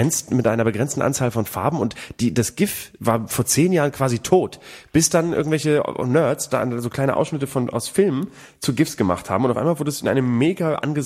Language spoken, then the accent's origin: German; Bremen, Germany; in meiner Heimatstadt gehabt, in Bremen.